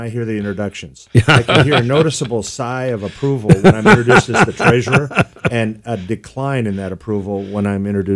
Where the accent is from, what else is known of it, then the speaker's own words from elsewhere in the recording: San Diego, California, United States; Well, sure. Born and raised in San Diego, second generation San Diego.